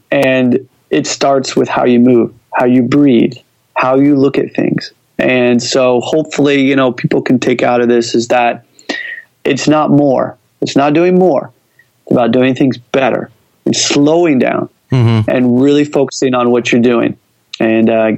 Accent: Wichita, Kansas, United States; So interestingly enough, I mentioned I come from Kansas, and so where I grew up is in Wichita, Kansas.

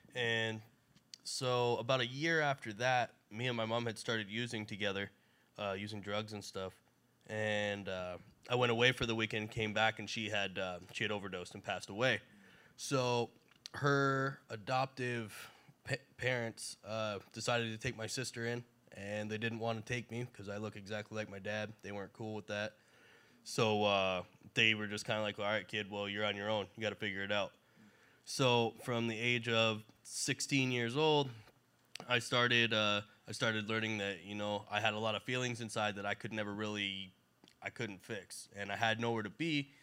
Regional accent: East Coast, United States; now in California, United States; you know, I'm from the East Coast, so it gets pretty cold, and I had never been to California. So I decided that instead of being homeless in the cold, I was going to come be homeless in California.

